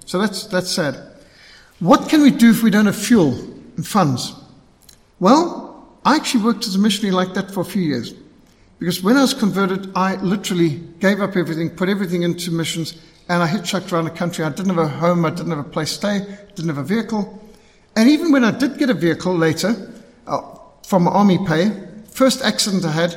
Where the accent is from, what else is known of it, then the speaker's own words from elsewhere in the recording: Bulawayo, Zimbabwe; moved away; I came from Rhodesia, where I was brought up in Bulawayo, where we had pretty secular everything.